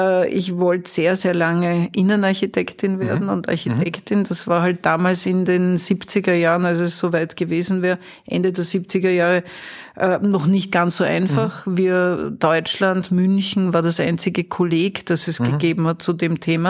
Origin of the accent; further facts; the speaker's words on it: Vienna, Austria; Also ich bin in Wien geboren, komme eigentlich in vierter oder fünfter Generation aus Wien, bin also eine Ur-Wienerin. Inzwischen sage ich, mehr Ostösterreicher geht fast nicht, weil ich wohne jetzt in Niederösterreich, bin Ur-Wienerin und arbeite im Burgenland.